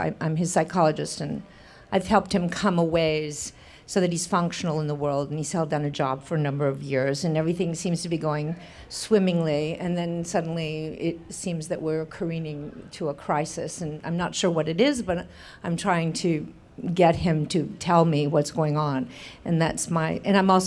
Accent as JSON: {"language": "English", "region": "Texas", "country": "United States", "said": "I'm from Texas, and we always like to bust each other in Texas, you know?"}